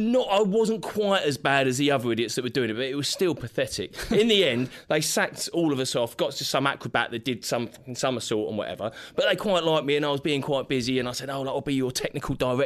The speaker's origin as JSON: {"language": "English", "town": "Twickenham", "region": "London", "country": "United Kingdom", "tie": "born or raised there", "said": "I grew up in Twickenham, and I ended up going."}